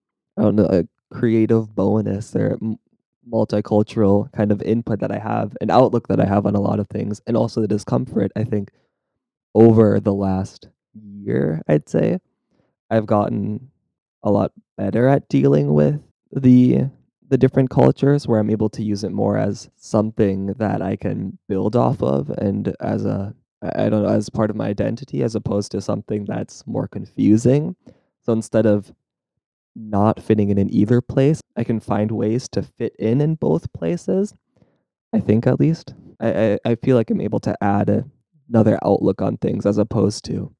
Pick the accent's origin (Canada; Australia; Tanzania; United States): United States; now in Germany; And then my answer would be, I'm from the States. But I've grown up. I went to school here.